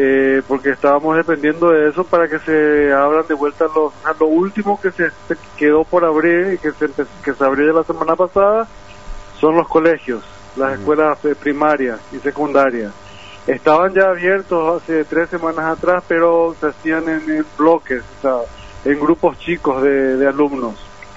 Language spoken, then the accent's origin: Spanish; Asunción, Paraguay; moved away as an adult; now in Israel; Soy oriundo de Asunción.